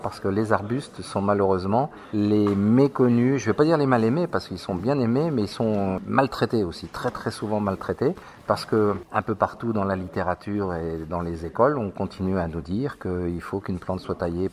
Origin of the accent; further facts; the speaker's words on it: Le Mans, Pays de la Loire, France; Moi, je viens du Mans et j'ai longtemps travaillé à la ville du Mans.